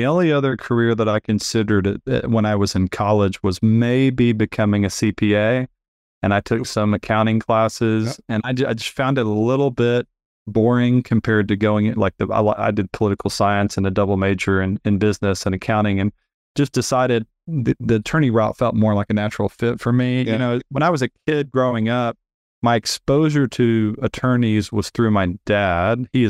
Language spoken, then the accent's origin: English; Texas, United States; So I grew up in Northeast Texas, actually went to college in Northeast Texas at Stephen F. Austin.